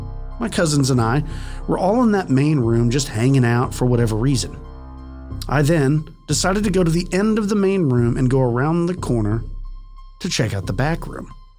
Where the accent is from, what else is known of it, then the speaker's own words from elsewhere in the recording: Janesville, Wisconsin, United States; I'm from Janesville, Wisconsin.